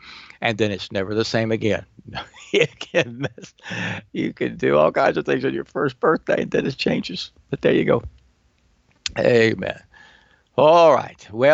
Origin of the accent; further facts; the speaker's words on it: Indiana, United States; born there; I was born in Indiana. I was raised in cold country.